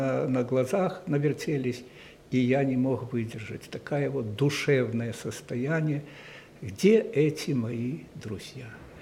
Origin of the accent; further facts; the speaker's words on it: Stayki, Minsk Region, Belarus; born there; Родился я в Вилейском районе, в Стайках деревня, где отец работал учителем. Так что в семье учителей